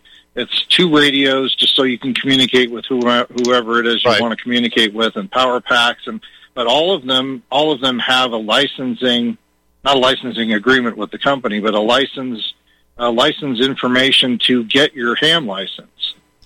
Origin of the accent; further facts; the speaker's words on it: California, United States; moved away; I mean, I'm actually from California. I've been here in Western Wyoming for about 4 years.